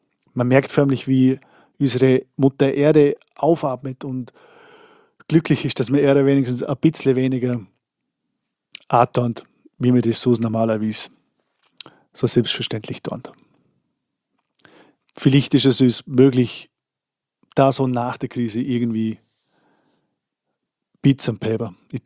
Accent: Andelsbuch, Vorarlberg, Austria; Ich komme aus Andersburg im Bregenzer Wald in Vorarlberg und bin Multi-Instrumentalist.

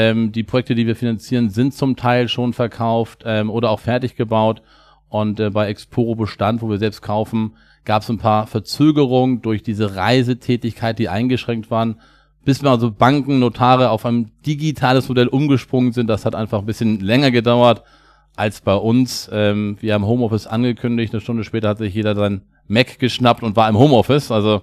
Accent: Hamburg, Germany; Wir kommen beide aus Hamburg

